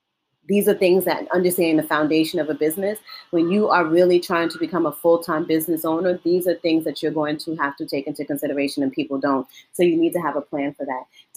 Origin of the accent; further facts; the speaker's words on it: New York, United States; Because born and raised in Harlem and going to school that I did and working in the industry that I did, I've always had to work, you know, work in between two worlds.